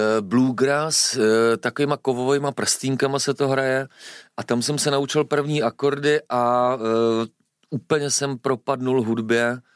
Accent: East Bohemia, Czechia; Ano, já jsem právě z Podkrkonoší, z východních Čech a tam je to krajová specialita a proto ji mám rád.

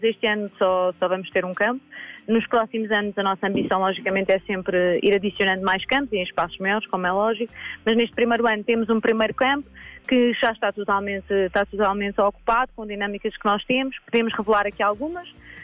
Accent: Portugal; como português e como nós sabemos como é que funciona feiras

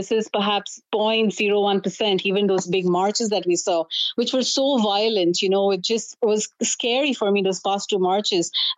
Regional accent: India; now in Ireland; I come from India, you know, nothing can scare me off.

